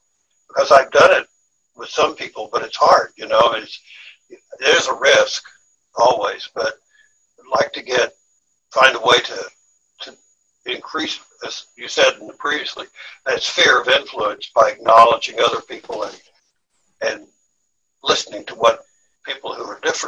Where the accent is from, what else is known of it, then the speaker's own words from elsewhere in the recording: Seattle, Washington, United States; I t- told a woman where I was from, and I said, I'm from Seattle.